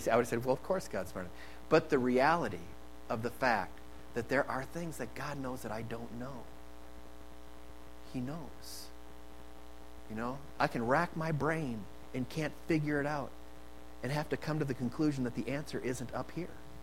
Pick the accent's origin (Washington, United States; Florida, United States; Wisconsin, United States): Wisconsin, United States; Eau Claire; I grew up in Eau Claire, so kind of the same weather patterns as a child growing up that we'd have here.